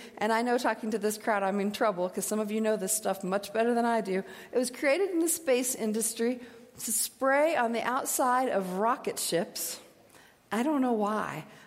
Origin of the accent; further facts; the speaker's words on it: Midwest, United States; But when I grew up in the Midwest, every spring you took everything you owned that was made out of wool and put it in something